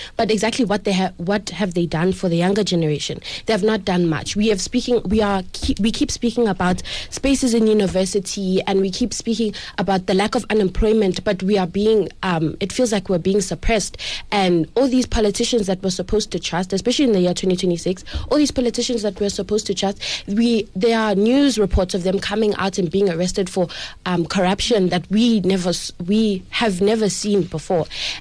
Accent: South Africa; And we as a South African nation need to realize that the wants and needs of older people and younger people are so different.

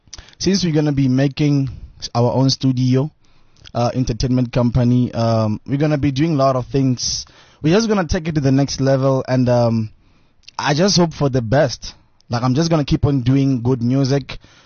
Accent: Tlhabeni, Limpopo, South Africa; now in Pretoria, South Africa; I'm from Tlhabeni, Blok H, but I'm always moving up and down. But then I'm staying with my dad at Bokota. It's in Elim as well in Limpopo. But then I'm full time in Pretoria.

